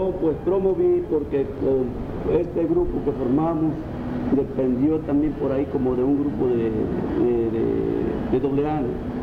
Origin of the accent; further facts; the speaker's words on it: Los Lirios, Mexico; born there; Mire, yo nací en 1937. Sí. Soy nacido acá en Los Lirios.